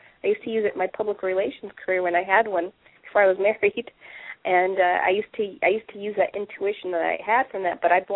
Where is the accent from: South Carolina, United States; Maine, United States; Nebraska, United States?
Nebraska, United States; Omaha; I'm from Omaha.